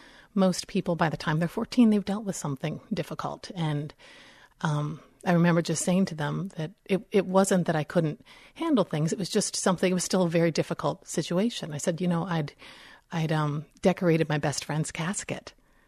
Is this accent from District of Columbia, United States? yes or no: yes; Washington, District of Columbia, United States; I'm from Washington, D.C. I was not a city slicker, but I was definitely not a Western girl